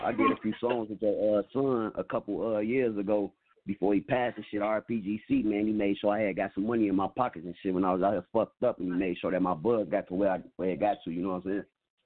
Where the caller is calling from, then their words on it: Minneapolis, Minnesota, United States; Minneapolis, Minnesota.